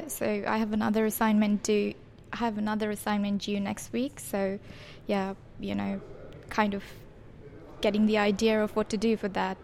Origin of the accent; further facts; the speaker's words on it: Bangladesh; Bangladesh.